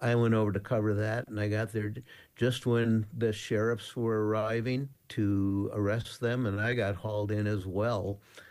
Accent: Minnesota, United States; it's a chapter that really struck home for me because I grew up in Minnesota

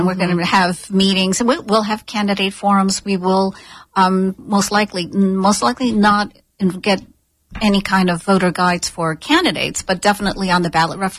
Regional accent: New York City, New York, United States; now in Sarasota, United States; I remember first moving down to Sarasota, and you're like, oh, this is nice. Because I came from New York City, all right?

